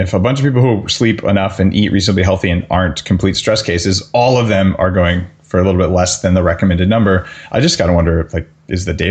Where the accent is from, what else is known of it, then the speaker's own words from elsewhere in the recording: Canada; Because as you know, being a Canadian citizen, everything here has a label in French and a label in English.